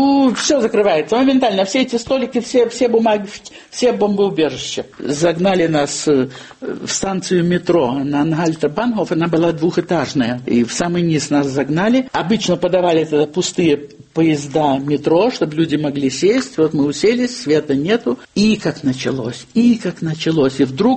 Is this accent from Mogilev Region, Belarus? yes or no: yes; Babruysk, Mogilev Region, Belarus; born there; А я родилась в Бобруйске